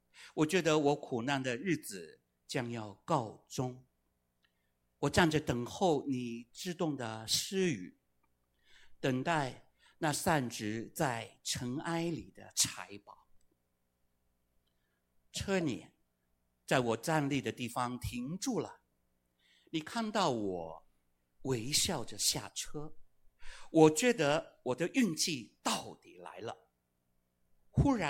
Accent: Hong Kong; Chinese is a second language; 我是香港来的，所以我的国语不标准，大家忍耐一下

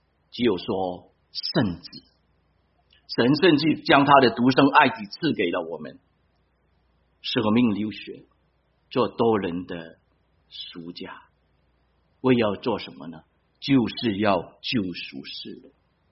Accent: China; now in United States; 一般来说，对我们中国人来说啊，中国人的父亲啊比较少称赞自己的儿子。我从来没有听过我父亲说我爱你，但是我来到美国以后

